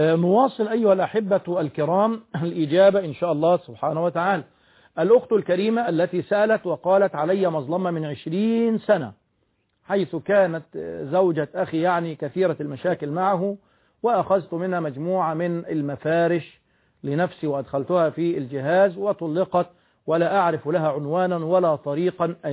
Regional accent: Egypt; في الأذان الثاني الذي يؤذن فيه 14 دقائق تقريبا كما التوقيت عندنا في مصر.

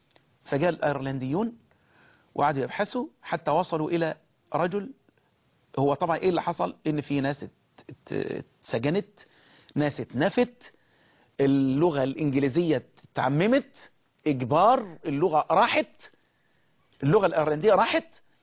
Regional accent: Egypt; بلدنا مصر

